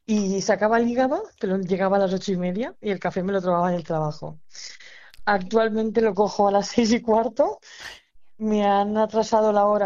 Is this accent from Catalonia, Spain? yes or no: yes; Tarragona, Catalonia, Spain; yo soy de Tarragona.